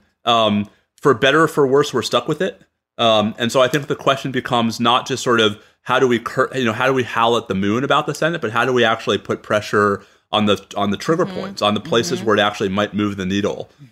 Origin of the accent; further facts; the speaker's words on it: New York, United States; Listen, I'm a New Yorker. We know.